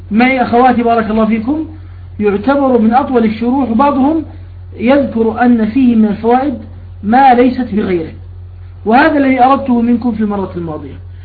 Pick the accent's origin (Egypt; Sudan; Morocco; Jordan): Jordan; أنا عندنا في الأردن تغير الوقت،